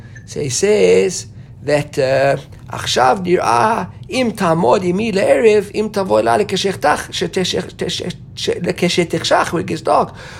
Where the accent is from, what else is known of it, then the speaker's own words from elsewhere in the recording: South Africa; we grew up like in South Africa where a goy would come into a room, then you switch the lights off.